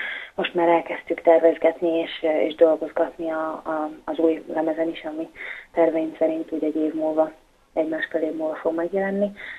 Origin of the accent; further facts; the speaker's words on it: Hungary; now in Turkey; nagyon örülnek mindig, amikor meg tudják, hogy magyar vagyok.